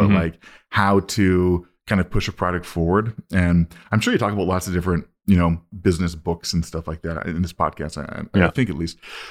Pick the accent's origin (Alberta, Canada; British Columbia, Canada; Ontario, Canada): Alberta, Canada; Calgary; We're recording in Calgary now. I am in Calgary. I've lived in Calgary my whole life. I have not lived anywhere else besides Calgary. This has been like my hometown. My family is from Edmonton and Saskatchewan